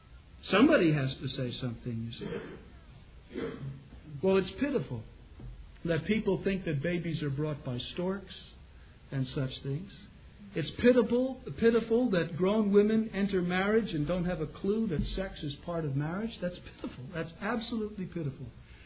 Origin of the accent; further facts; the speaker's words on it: New Jersey, United States; I simply said I came from New Jersey, you see.